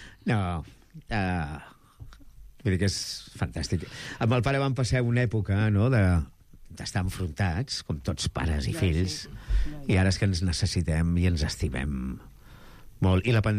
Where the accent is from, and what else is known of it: Mataró, Catalonia, Spain